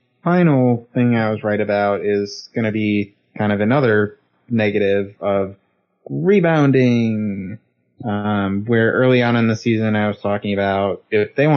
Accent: Michigan, United States; I'm from Northern Michigan.

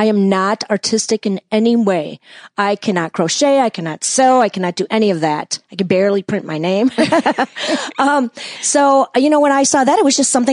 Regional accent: West Bend, Wisconsin, United States; now in Chicago, United States; I was born and raised in West Bend, Wisconsin.

